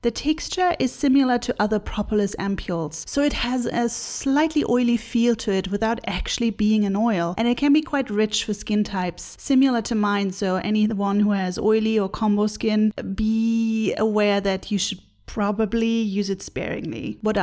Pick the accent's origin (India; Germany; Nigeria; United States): Germany; Quite interesting, since I'm from Germany myself, and I like the idea of a marriage of German reliability and Korean innovation.